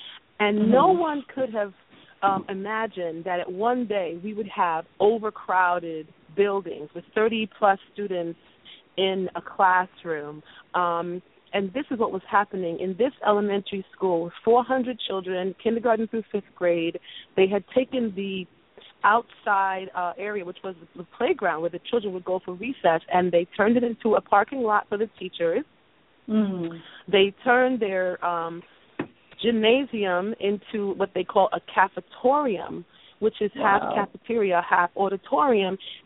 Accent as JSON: {"language": "English", "town": "Brooklyn", "region": "New York", "country": "United States", "tie": "born or raised there", "said": "even though I am originally born and raised in Brooklyn"}